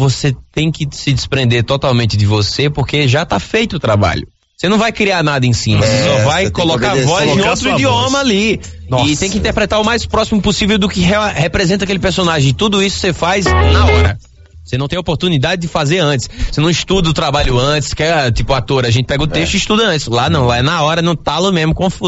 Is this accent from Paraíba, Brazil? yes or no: yes; Campina Grande, Paraíba, Brazil; A gente tá pro Campina Grande, minha terra.